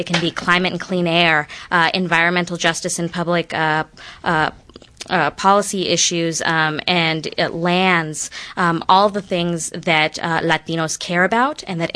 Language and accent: English; Houston, Texas, United States; also born or lived in California; I was born in California and raised in Houston. And between my husband and I have over close to 40 family members in Houston.